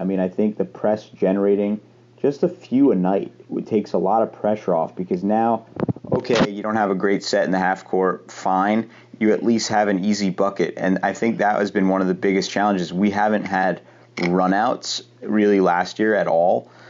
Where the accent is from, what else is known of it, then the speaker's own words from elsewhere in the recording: Massachusetts, United States; when I was a kid, 8, 9, 10, I grew up in Western Mass and I saw what it could be like and I never forgot it.